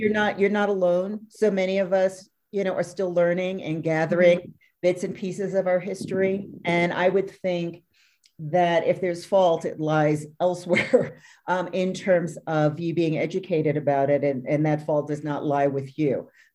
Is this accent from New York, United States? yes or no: yes; New York, United States; I grew up in New York, and I was going to say some of those elevators are still in operation